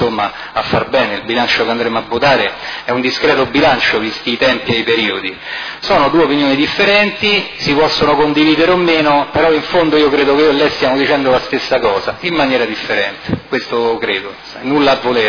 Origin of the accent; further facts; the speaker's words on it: Rome, Lazio, Italy; Io sono di Roma